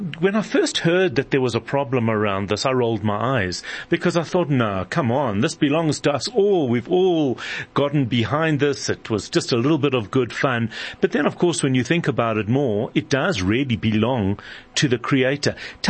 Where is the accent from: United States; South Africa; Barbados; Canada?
South Africa; we accept it as South African, it's part of our music style